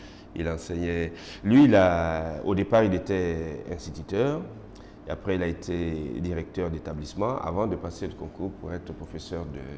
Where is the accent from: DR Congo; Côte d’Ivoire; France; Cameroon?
Côte d’Ivoire; first language Baoule; Il y a le baoulé, que je parle, qui est ma langue maternelle. Il y a un peu le dioula